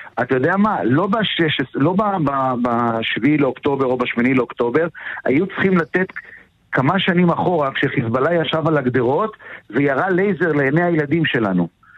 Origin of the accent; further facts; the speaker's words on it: Kiryat Shmona, Northern District, Israel; now in Metula, Israel; אני הגעתי מקריית שמונה, אני יליד 68, ואני יודע מה זה קטיושות